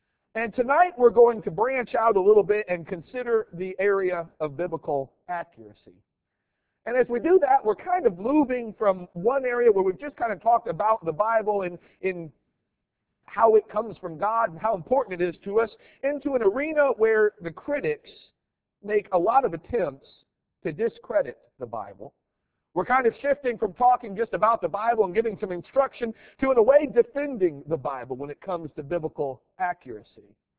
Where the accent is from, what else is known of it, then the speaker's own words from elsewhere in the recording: Iowa, United States; I grew up in Iowa, and over the years, we like to go to vacation in Florida